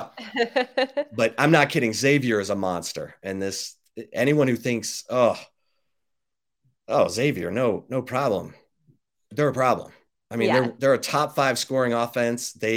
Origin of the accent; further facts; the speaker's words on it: Michigan, United States; you know, I'm a Michigan guy. I grew up in Michigan. My parents were season ticket holders at the Big House